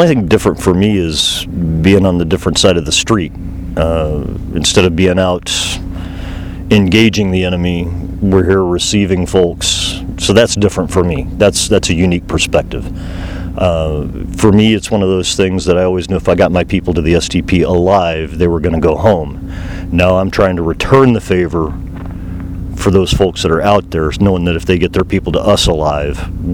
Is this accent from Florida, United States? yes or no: no; Oklahoma, United States; I grew up in Oklahoma. I'm a resident of Colorado and stationed in California.